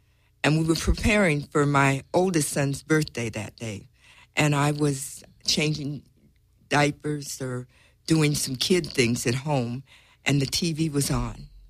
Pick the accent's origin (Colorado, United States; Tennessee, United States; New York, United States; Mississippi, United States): Colorado, United States; Denver; I was very fortunate. Where I was raised in Denver, Colorado, I knew nothing of prejudice.